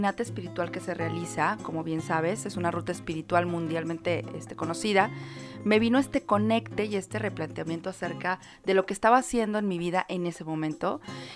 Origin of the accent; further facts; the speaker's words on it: Mexico; de México